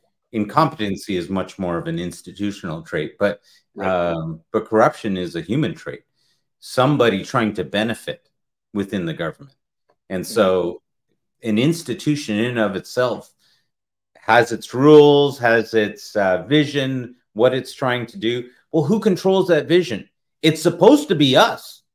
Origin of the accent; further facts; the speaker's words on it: Canada; We're Canadians.